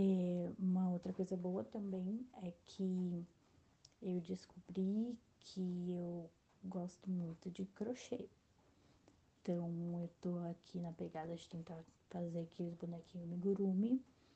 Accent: São Bernardo do Campo, São Paulo, Brazil; Eu sou de São Bernardo, uma cidade vizinha, do grande ABC, que não é interior.

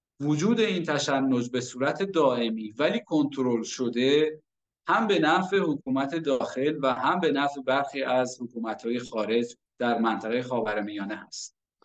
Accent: Iran; من با این قضیه به عنوان یک ایرانی و به عنوان یک کارشناس رسانه، به عنوان یک روزنامه‌نگار تحقیقی هم مخالفم و هم منتقد.

